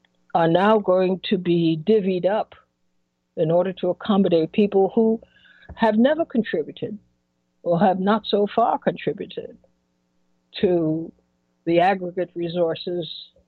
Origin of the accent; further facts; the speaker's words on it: Trinidad & Tobago; Now, I grew up, as I shared with you, I grew up in Trinidad.